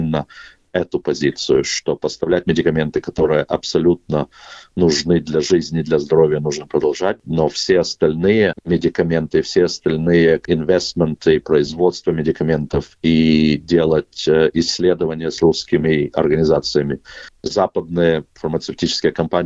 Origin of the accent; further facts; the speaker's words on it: Kyiv, Ukraine; born there; moved away; я родился в Киеве для начала. Я не украинец, но я родился в Киеве. Мы уехали, когда еще был Советский Союз.